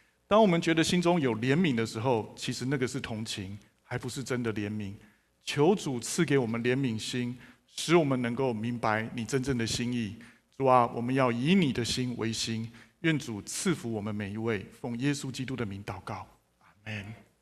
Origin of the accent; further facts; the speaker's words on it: China; 所以身为中国人，我就当然买几号餐，一号餐买一送一。